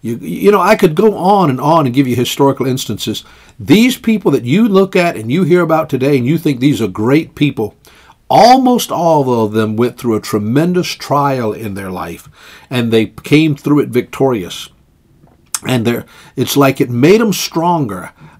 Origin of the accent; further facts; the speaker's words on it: Virginia, United States; You know, I'm from the South, and I came from Virginia. And I can guarantee you, when I was being raised as a boy, and that was a long time after the Civil War